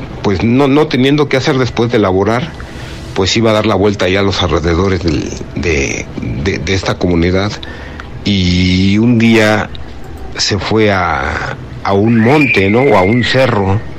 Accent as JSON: {"language": "Spanish", "region": "Mexico City", "country": "Mexico", "said": "de Ciudad de México, de estos lugares apartados, ¿no?, de la ciudad, acá muy pegado a Santa Fe"}